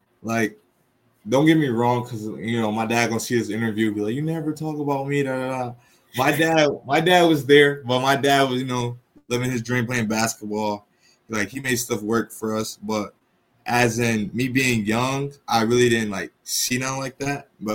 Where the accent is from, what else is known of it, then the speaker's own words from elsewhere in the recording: Rochester, New York, United States; Oh, growing in Rochester, you know, just like every city, you know, you go through things, you know.